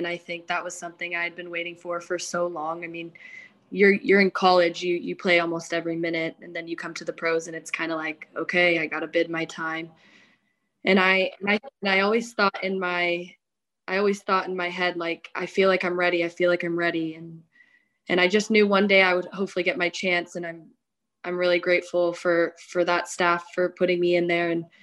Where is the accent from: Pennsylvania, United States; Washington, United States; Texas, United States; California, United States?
Texas, United States; Dallas; now in Louisville, United States; I'm from Dallas, so a much bigger city, and I actually really enjoy being in Louisville.